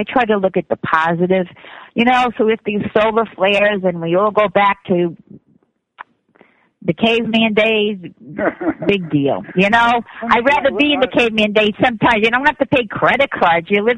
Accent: New York, United States; I'm from Long Island.

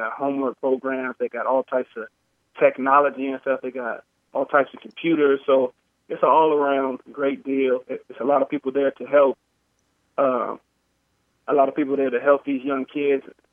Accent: Tacoma, Washington, United States; I grew up in the Boys and Girls Club over here on the west side in Tacoma, Washington.

